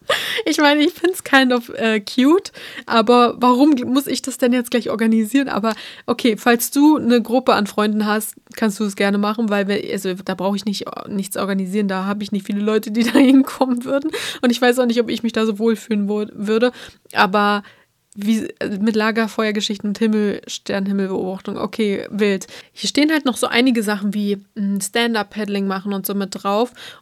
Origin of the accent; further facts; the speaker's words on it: Berlin, Germany; born there; das war für mich als gebürtige Berlinerin ja halt voll anders